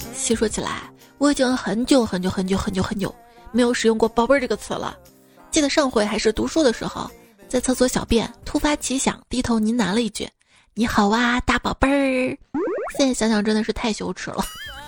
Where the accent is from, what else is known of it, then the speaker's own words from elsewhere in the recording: China; 我们中国人可厉害了